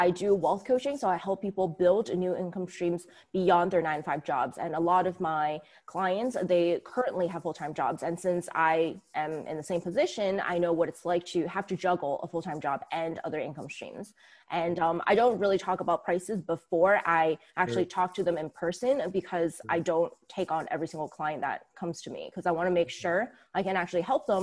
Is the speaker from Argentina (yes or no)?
no; Canada; now in United States; I'm still working at the tech company, and it's mainly because I'm Canadian and I'm here with a work visa, and I just bought my house last year.